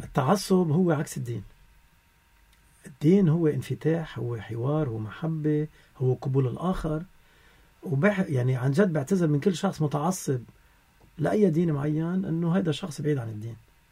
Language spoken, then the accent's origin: Arabic; Lebanon; انا كمسيحي عم بنجح برا لاني انا لبناني